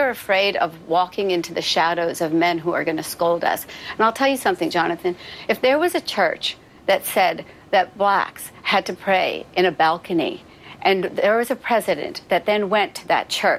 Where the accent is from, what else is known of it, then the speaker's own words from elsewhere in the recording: United States; I am an American because I feel very comfortable in this country. I feel very safe.